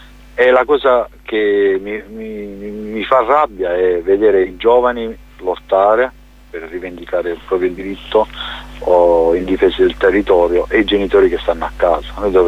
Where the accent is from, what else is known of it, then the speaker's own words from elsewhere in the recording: Basilicata, Italy; il mio paese nativo è uno di quei paesi colpiti dall'estrazione petrolifera, e in Basilicata ci sono state diverse manifestazioni